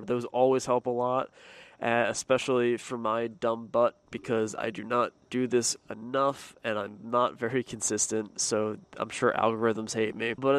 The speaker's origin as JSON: {"language": "English", "region": "Pennsylvania", "country": "United States", "tie": "born or raised there", "said": "me growing up in Pennsylvania, there are two or three, like, very prominent white families of, you know, Italian, German, and Irish."}